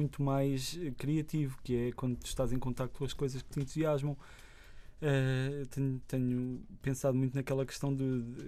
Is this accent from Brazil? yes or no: no; Lisbon, Portugal; born there; Minha mãe fundou a Texto Editora no ano em que eu nasci em Benfica.